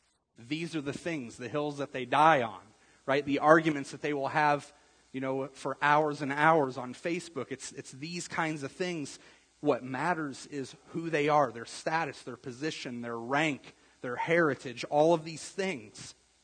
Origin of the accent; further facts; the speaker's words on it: United States; a lot of that's really kind of irrelevant to me as an American.